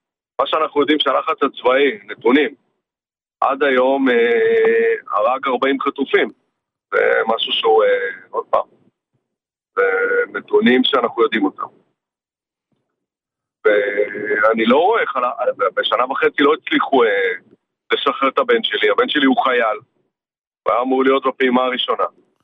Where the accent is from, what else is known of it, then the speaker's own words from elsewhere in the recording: Kiryat Bialik, Haifa District, Israel; אנחנו מקריית ביאליק.